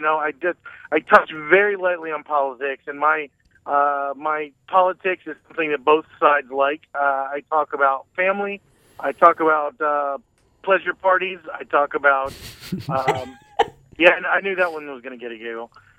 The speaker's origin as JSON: {"language": "English", "region": "Michigan", "country": "United States", "tie": "born there", "also_born_or_lived": "Tennessee", "said": "I've lived the majority of my life in this area. I was born in Michigan. I lived in Tennessee through the late 70s, early 80s, and then I've lived here most of my life."}